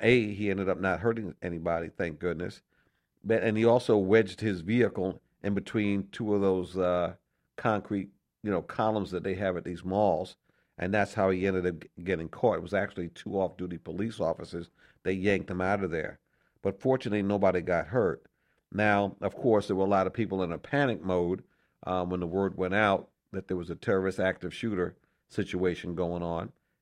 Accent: New York, United States; Maine, Vermont, and even New York, you know, my home state.

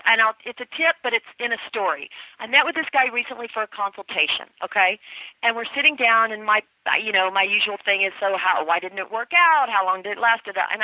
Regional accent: Memphis, Tennessee, United States; now in Los Angeles, United States; Yes, that's true. I've been in Los Angeles since 89.

